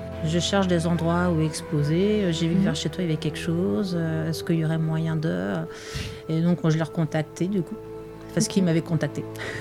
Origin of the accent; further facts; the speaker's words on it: Île-de-France, France; now in Orne, France; nous, à la base, on vient du 93, on vient d'Île-de-France, et on cherchait à déménager parce qu'on avait marre d'être là-bas